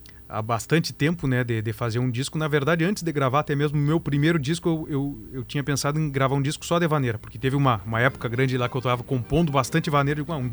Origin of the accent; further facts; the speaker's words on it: São Gabriel, Rio Grande do Sul, Brazil; eu nasci e me criei em São Gabriel, mas também tenho o meu garrão fincado em São Cepé.